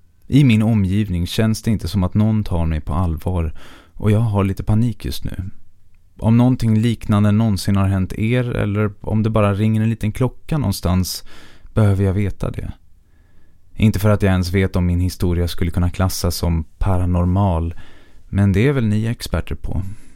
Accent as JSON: {"language": "Swedish", "country": "France", "tie": "born or raised there", "lives_now": "Sweden", "said": "Detta trots att undervisningen var på engelska och jag är född och uppvuxen i Frankrike."}